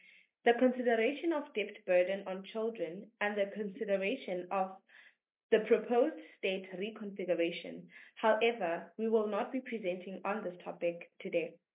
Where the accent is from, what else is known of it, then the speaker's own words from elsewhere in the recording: Plettenberg Bay, Western Cape, South Africa; I am 17 years of age, and I come from Kwanokutula in Plettenberg Bay under the Bido municipality.